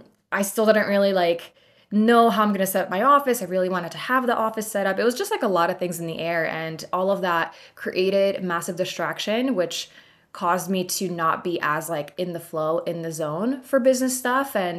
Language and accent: English; Poland; moved away; also born or lived in Chicago / New York / San Diego; I grew up in Poland, and then I was in Chicago for 13 years, and I was in New York, and then I was in San Diego, and all of those places are sea level.